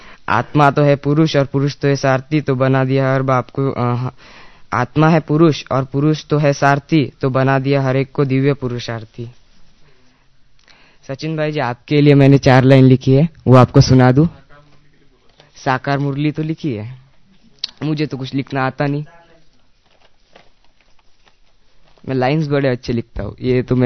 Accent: Akot, Maharashtra, India; मैं महाराष्ट्र के अकोट से हूँ, अकोला डिस्ट्रिक्ट में आता है।

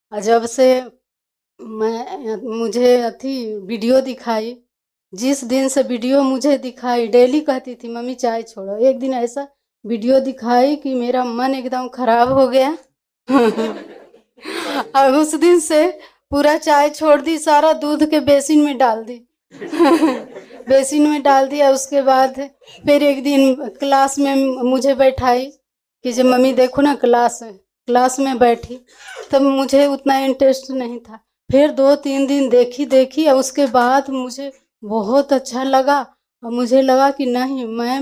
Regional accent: Noida, Uttar Pradesh, India; मैं नोएडा से आई हूँ।

